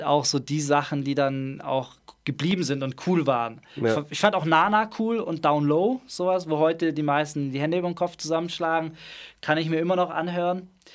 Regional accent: Schwäbisch Hall, Baden-Württemberg, Germany; Ich komme aus Schwäbisch Hall. Also ich bin hier groß geworden, aufgewachsen. Schulzeit hier komplett verbracht

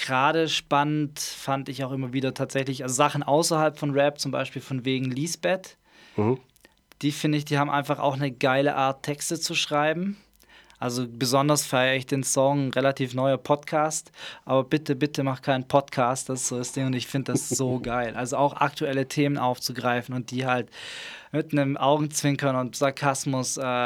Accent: Schwäbisch Hall, Baden-Württemberg, Germany; Ich komme aus Schwäbisch Hall. Also ich bin hier groß geworden, aufgewachsen. Schulzeit hier komplett verbracht

